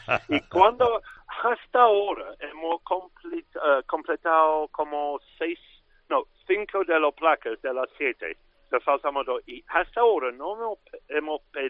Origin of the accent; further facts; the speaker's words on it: Scotland, United Kingdom; Spanish is a second language; now in London, United Kingdom; Yo soy escocés, es decir, soy británico, pero no soy inglés.